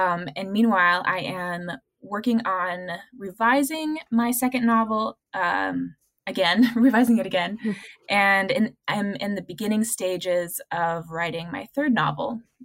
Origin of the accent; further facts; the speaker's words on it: Chile; also born or lived in Peru / Panama; I was born in Peru and then grew up in Chile and in Panama for high school. So I lived most of my life in a Spanish speaking country until college.